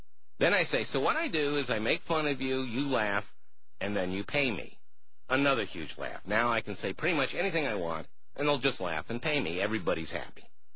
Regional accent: Minnesota, United States; Part of it was that I grew up in Minnesota, and Paul knew my folks.

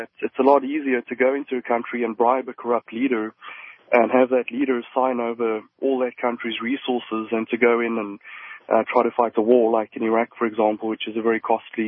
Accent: South Africa; now in Vancouver, Canada; I'm originally from South Africa

